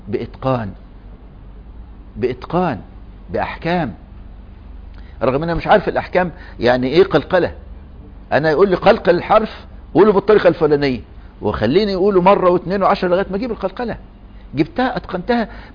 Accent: Egypt; غير عندنا في مصر، أذكر إحنا كنا في الكتاب وإحنا أطفال

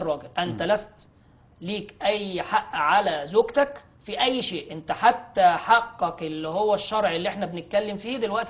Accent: Upper Egypt, Egypt; انا راجل من الصعيد.

